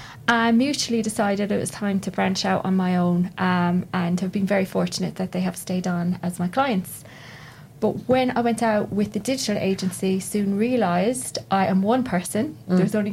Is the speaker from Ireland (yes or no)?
yes; Limerick, Munster, Ireland; I am from Limerick in Southwest Ireland.